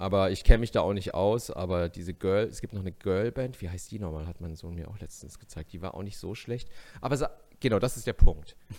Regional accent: South Korea; Ganz cool, ich bin auch Koreaner und so, ne, not bad.

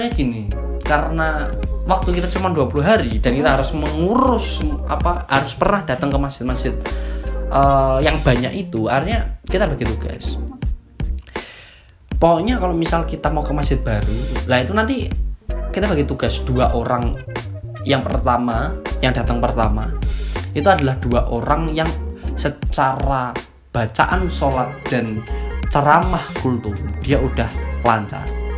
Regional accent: Blitar, East Java, Indonesia; aku ini kembali ke daerahku, ke tempat asalku, asal rumahku itu di Blitar.

